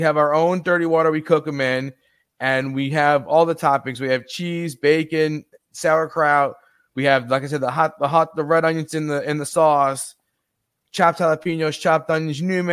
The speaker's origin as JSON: {"language": "English", "region": "New York", "country": "United States", "said": "Well, I've only been to the city once. I'm actually from upstate, but I've been to the city."}